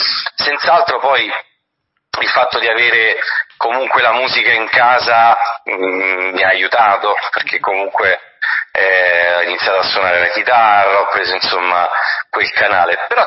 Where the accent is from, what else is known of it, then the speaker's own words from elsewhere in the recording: Rome, Lazio, Italy; So romano di Roma